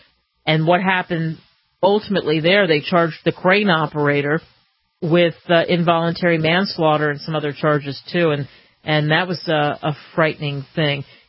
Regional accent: New Jersey, United States; since I'm from the South Jersey, Philadelphia area.

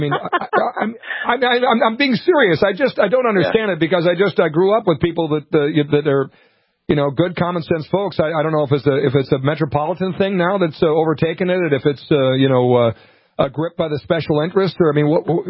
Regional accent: Minnesota, United States; You know, I continue to weep for my home state of Minnesota

